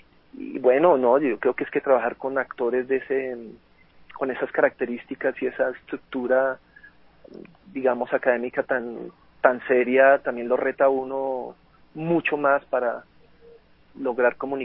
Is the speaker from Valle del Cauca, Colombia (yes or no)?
yes; Tuluá, Valle del Cauca, Colombia; also born or lived in Cartago; porque soy de pueblo, vengo de un pueblo, nací en Cartago, me crié en Tuluá, son pueblos muy pequeños y muy calentanos.